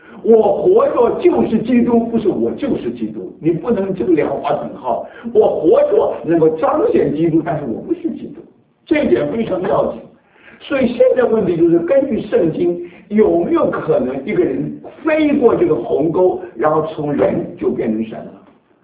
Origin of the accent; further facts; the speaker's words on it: China; 他没有说错，这是我们中国人，我们把它翻译错误了。